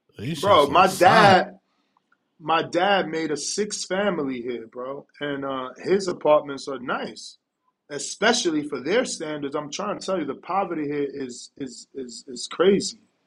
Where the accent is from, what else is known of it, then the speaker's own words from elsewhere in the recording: England, United Kingdom; Disappointed as an Englishman, but Tyson was beaten fairly again.